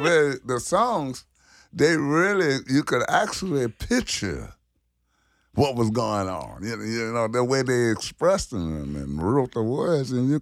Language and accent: English; Louisiana, United States; I grew up in the Garden District up on Durbany, between First and Second.